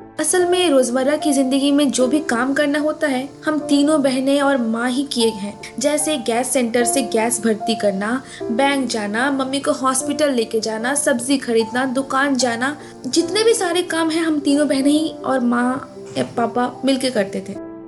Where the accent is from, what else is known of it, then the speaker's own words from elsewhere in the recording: Jharkhand, India; और मैं झारखंड की रहने वाली हूँ। झारखंड का एक जिला है जमशेदपुर, उससे करीब 40 किलोमीटर दूर एक छोटे से गांव की रहने वाली हूँ।